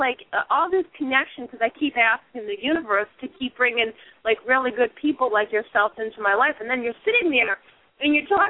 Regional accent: Boston, Massachusetts, United States; The funny thing is, I would have not known about him if it wasn't for my brother, Z, even though I'm from Boston.

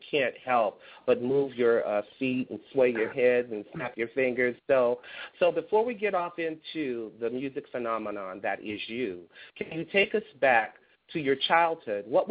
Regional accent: Gulfport, Mississippi, United States; And my family is, I'm from Gulfport, Mississippi, and so whenever my aunts and my mom go back.

